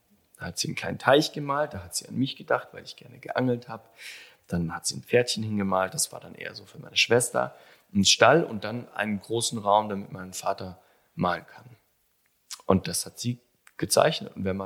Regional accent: Bavaria, Germany; Und dann bin ich in Webams groß geworden, das ist ein kleines Dorf mit 7 Häusern.

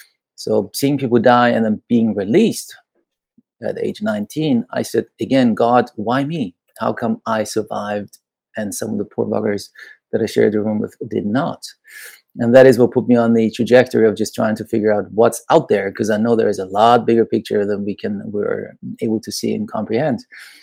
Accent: Iran; moved away; My mom's Austrian. She's European, blonde and blue-eyed, and my dad's Persian. So I grew up in Iran

